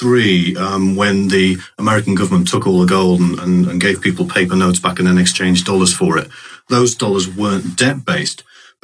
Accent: England, United Kingdom; I mean, I'm English, so America's not my history at all.

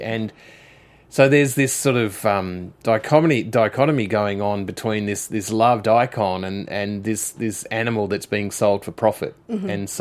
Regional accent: Australia; But also growing up in Australia, we also knew that there was another side to the kangaroo

